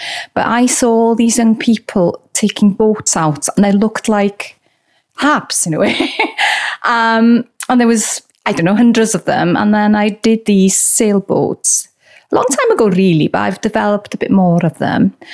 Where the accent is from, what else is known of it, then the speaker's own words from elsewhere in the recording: Wales, United Kingdom; first language Welsh; English is a second language; Yes, it is. And around here, most people would speak Welsh.